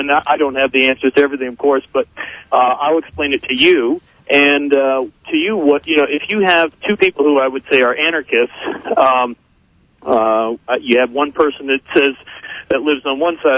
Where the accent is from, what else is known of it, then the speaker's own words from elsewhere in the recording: Massachusetts, United States; I'm from Massachusetts. The roads are horrible there, and the taxes are through the roof.